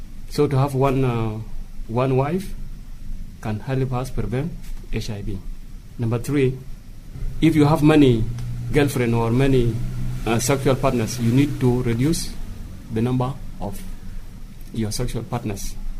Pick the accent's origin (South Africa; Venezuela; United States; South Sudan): South Sudan; I am a youth from South Sudan.